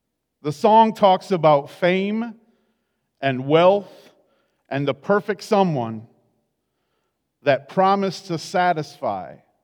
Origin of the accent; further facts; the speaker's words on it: Iowa, United States; It's 10 miles away from where I grew up in Iowa.